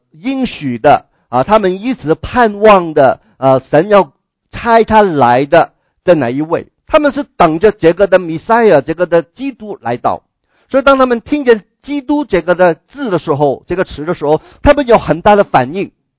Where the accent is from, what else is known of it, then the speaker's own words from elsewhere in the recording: China; Chinese is a second language; 我的国语是不标准的，所以有时候要听清